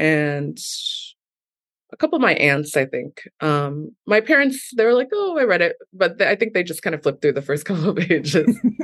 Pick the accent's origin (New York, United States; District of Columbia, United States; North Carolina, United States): New York, United States; I mean, I grew up in New York and I got priced out.